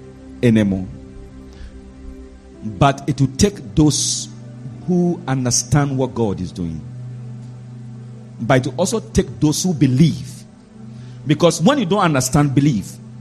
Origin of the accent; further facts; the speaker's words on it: Ghana; English is a second language; listen, I'm coming from Africa, Ghana.